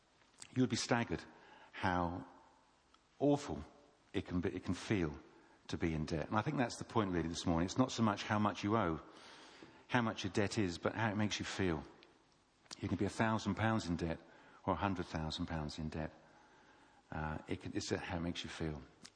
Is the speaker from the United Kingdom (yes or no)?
yes; Bath, South West England, United Kingdom; I come from Bath, which is almost as nice. You have the benefit of the sea, and we don't in Bath